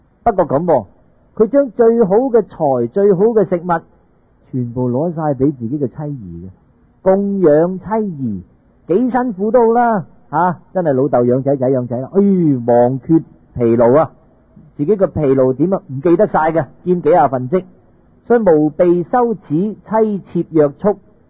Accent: China; 但係如果我哋中國人有一個美德

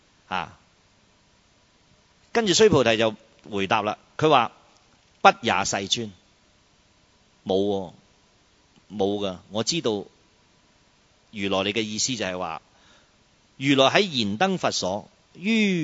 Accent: China; 相反咧，我哋中国人好多嗰啲谜语啊、禅机啊嗰啲

